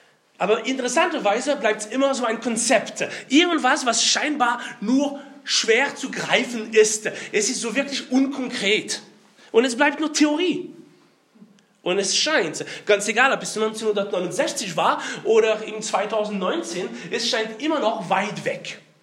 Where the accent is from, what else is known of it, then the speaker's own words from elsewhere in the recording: France; German is a second language; Wie mein Akzent ist verrät, bin ich Franzose. Das ist jetzt nicht schwer zu hören. … also richtig typischer französischer Name.